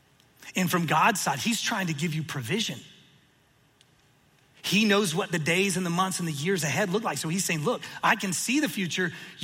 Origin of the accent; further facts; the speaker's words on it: Atlanta, Georgia, United States; It was 20 below zero. Y'all, I'm from Atlanta. It doesn't work.